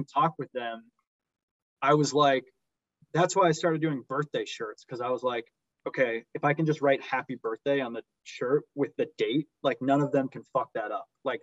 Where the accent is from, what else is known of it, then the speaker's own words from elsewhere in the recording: Massachusetts, United States; Like, I grew up in the Boston area, so the New York guys hate me.